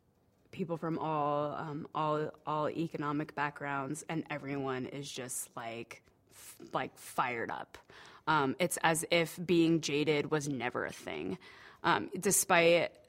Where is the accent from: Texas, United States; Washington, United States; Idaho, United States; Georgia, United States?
Washington, United States; Spokane; And I grew up on the South Hill, which is actually, it's kind of like a weird conservative little pod in Spokane as opposed to downtown.